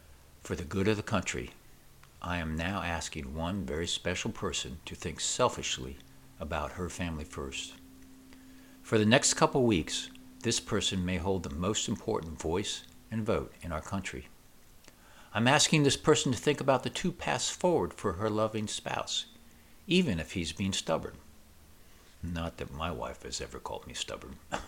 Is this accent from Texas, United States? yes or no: yes; Southlake, Texas, United States; The first MSPP podcast was about my hometown, Southlake, Texas